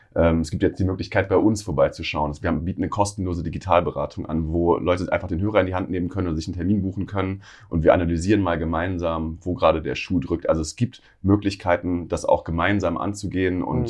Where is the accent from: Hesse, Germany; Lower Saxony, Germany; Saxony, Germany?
Hesse, Germany; Ich bin selbst groß geworden in der Nähe von Darmstadt, war da unterwegs in der Schule